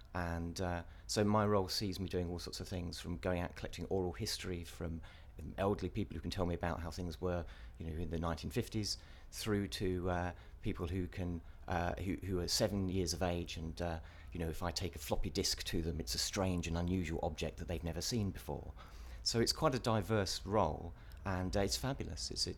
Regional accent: Stevenage, East of England, United Kingdom; also born or lived in Bristol / North Devon; I grew up in Hertfordshire. I grew up in a little town called Stevenage, just north of London. So that's where I grew up

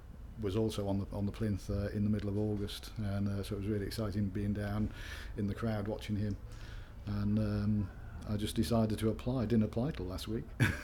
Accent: Liverpool, North West England, United Kingdom; I'm from Liverpool originally, just near Crosby Beach, so been a few times up to see another place up there.

